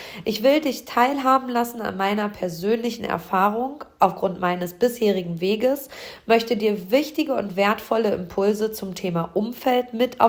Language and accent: German; Hamm, North Rhine-Westphalia, Germany; hier in meiner Heimatstadt Hamm.